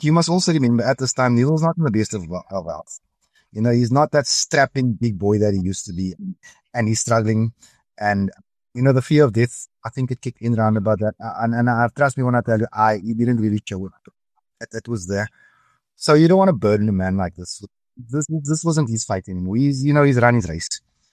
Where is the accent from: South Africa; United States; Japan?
South Africa; what I know as a South African is that in Africa, coup d'etats, they happen when the president's not in the country